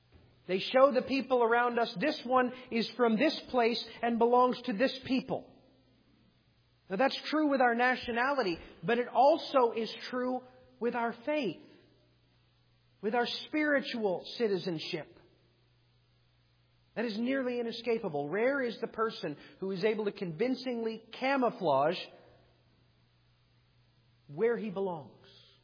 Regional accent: United States; Now, I'm as American as they come

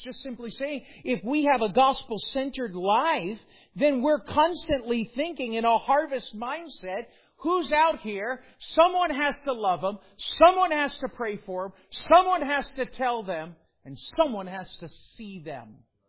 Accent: Florida, United States; I grew up in South Florida, so I can say this with absolute intention.

